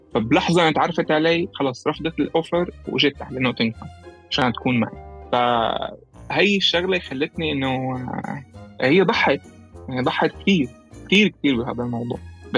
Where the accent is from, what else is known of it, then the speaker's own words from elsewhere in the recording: Latakia, Latakia Governorate, Syria; يعني كانت حلبية وأنا من اللاذقية.